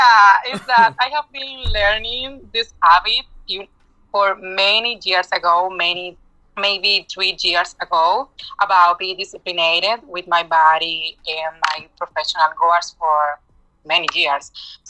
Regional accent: Dominican Republic; But, you know, we are natural positive people, so we are from the Caribbean.

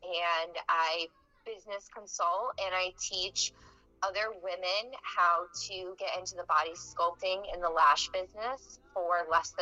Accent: New York, United States; now in New London, United States; I am from New York originally, but currently I'm in Waterford or New London, Connecticut.

